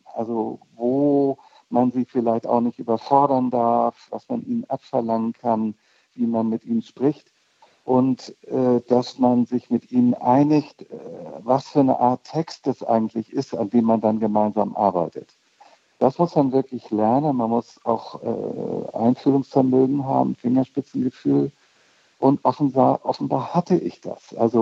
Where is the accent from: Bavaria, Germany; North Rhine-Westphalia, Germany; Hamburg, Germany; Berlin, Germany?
Hamburg, Germany; ich komme aus Hamburg und war eigentlich freier Kritiker, Übersetzer, Moderator, Redakteur und war promovierter Germanist und schon über 30